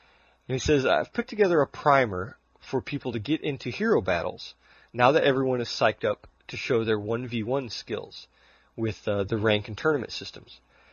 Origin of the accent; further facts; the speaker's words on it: Chicago, Illinois, United States; accent: Chicago; So that's, although I hate the Chicago accent. That's just because I grew up there.